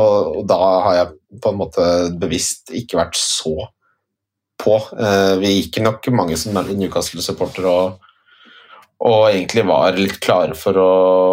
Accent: Ski, Akershus, Norway; Altså det som skjedde var at da jeg vokste opp i Ski

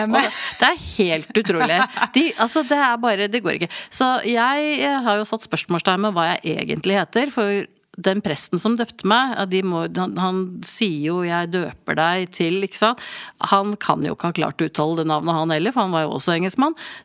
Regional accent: Oslo, Norway; born there; also born or lived in England; jeg ble født, som sagt, i Oslo, men de rakk å få meg til England før jeg ble døpt. Så jeg ble døpt i England i Adelkirke i Leeds

